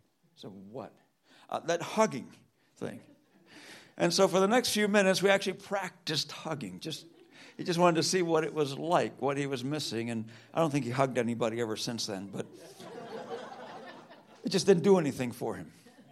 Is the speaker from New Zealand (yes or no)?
no; Cuba; I grew up in Cuba, she grew up in Costa Rica